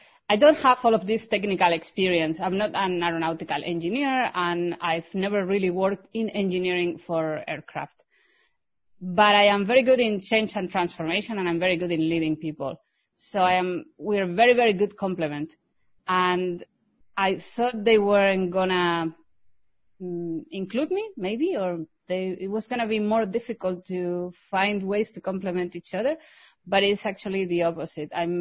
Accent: Spain; English is a second language; also born or lived in United Kingdom / France; now in Germany; I'm originally from Spain, and I really like exploring the world. So I've lived in, as well, the UK. I've lived in France for 5 years, and now I'm living in Germany. I've been here for 2 years.

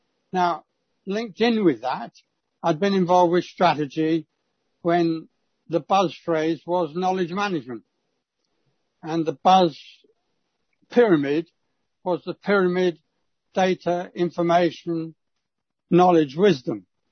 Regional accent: Guernsey; born there; moved away as an adult; I was born in Guernsey, a little island.

